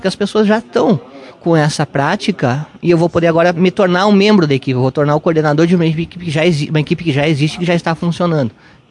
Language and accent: Portuguese; Carazinho, Rio Grande do Sul, Brazil; eu sou carazinhense, eu sou nascido e criado em Carazinho, então eu tenho toda a minha formação feita em Carazinho